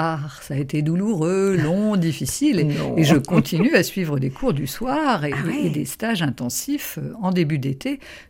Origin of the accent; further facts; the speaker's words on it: Rennes, Brittany, France; Eh bien, j'ai grandi à Rennes. Ma famille est de Liffré du côté paternel et de Normandie du côté maternel.